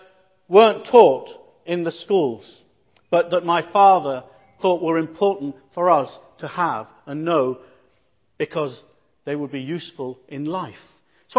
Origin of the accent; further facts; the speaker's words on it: Leicester, East Midlands, United Kingdom; as I grew up in Leicester, I went to school and learned maths and English and history and geography and biology, etc., and grew up in that environment academically. And in the home, it was a devout religious Hindu household